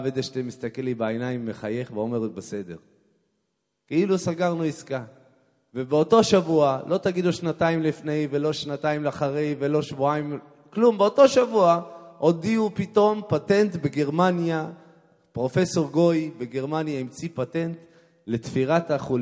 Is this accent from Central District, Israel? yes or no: no; Ramat HaSharon, Tel Aviv District, Israel; כמו שהוא אמר מקודם, אני מרמת השרון